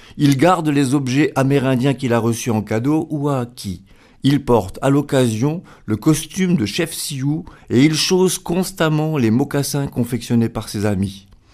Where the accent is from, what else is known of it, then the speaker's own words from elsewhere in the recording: Metz, Grand Est, France; Je viens de Metz, mes parents étaient de Metz, mes grands-parents de Metz, mes arrière-grands-parents de Metz, mes arrière-arrière-grands-parents de Metz, Aimé, Hippolyte, Lucien, Roger, …, on est tous de Metz.